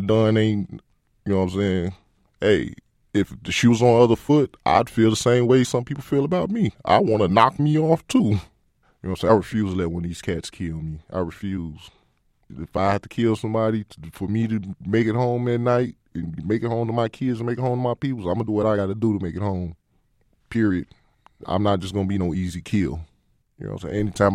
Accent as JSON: {"language": "English", "region": "Illinois", "country": "United States", "tie": "born or raised there", "said": "I grew up in Humboldt Park when it was wild."}